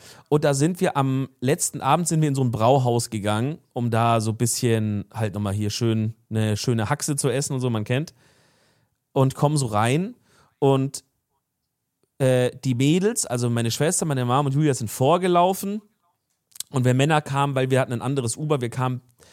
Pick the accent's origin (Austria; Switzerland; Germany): Germany; Cologne, North Rhine-Westphalia; ja, aus Köln